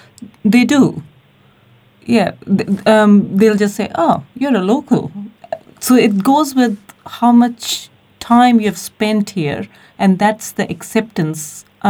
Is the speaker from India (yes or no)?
yes; India; now in New Zealand; "Yeah, originally from India, but I've been here for 30 years."